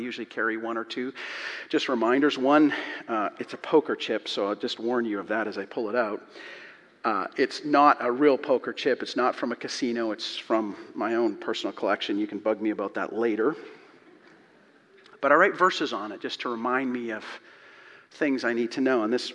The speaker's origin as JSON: {"language": "English", "country": "Canada", "said": "this is crazy because I'm Canadian, but I'm watching the election news"}